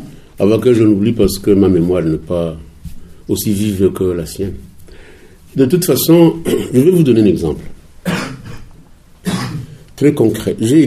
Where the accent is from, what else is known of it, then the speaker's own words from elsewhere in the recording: Rwanda; Mais nous, nous sommes Rwandais, nous savons ce qu'il veut dire.